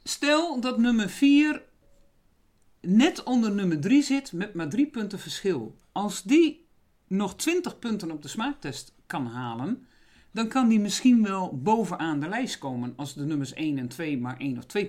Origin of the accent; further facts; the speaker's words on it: Groningen, Netherlands; daar ben ik misschien te nuchter voor als Groningse.